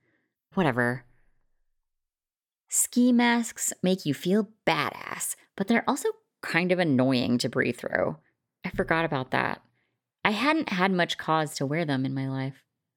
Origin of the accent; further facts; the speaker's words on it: Oregon, United States; Not pretty, but growing up in Oregon, you kind of get used to them.